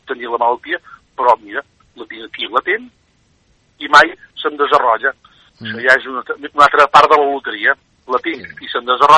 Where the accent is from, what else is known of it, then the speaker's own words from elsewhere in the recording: Calella, Catalonia, Spain; jo soc de Calella, hi ha caixes a Calella i a Pineda